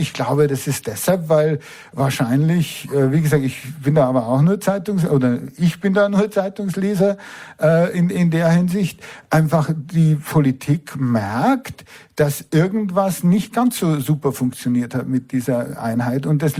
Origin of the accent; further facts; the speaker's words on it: Regensburg, Bavaria, Germany; Ich bin aus Regensburg.